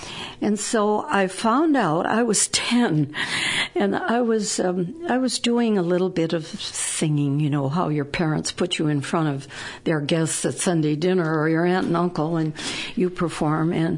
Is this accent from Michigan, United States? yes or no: yes; Detroit, Michigan, United States; Well, I was born and raised in Michigan. I was born in Detroit. My parents, my mother was from Scotland. My father was from Indiana.